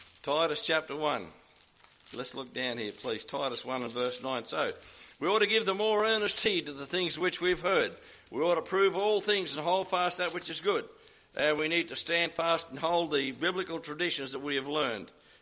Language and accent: English; New South Wales, Australia; I grew up here in the New England district raising sheep.